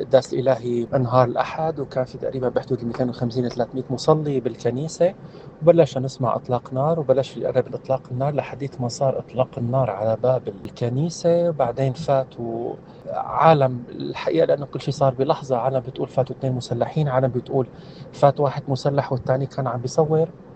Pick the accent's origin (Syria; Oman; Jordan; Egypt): Syria; ونحن هون ما عم نحكي عن أنفسنا كمسيحيين، برجع بقول عم نحكي عن مواطنين سوريين، لأنه نحن كسوريين جميعا